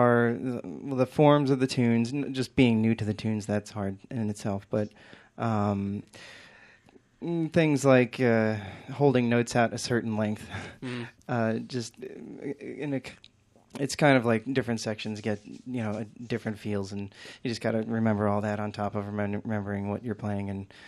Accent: Philadelphia, Pennsylvania, United States; moved away as an adult; now in California, United States; I'm a recent move to California about three months ago, and I came from Philadelphia

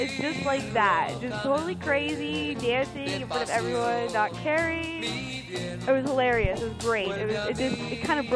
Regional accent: Orlando, Florida, United States; I'm from Orlando, Florida.

